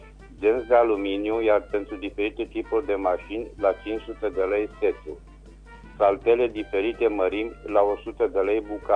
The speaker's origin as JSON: {"language": "Romanian", "town": "Reșița", "region": "Caraș-Severin", "country": "Romania", "said": "tot sunt din Reșița"}